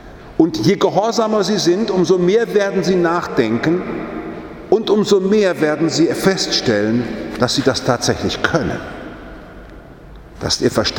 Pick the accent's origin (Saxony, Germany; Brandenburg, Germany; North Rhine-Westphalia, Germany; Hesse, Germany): Hesse, Germany; Frankfurt; Dann melde ich mich ja ab als Frankfurter.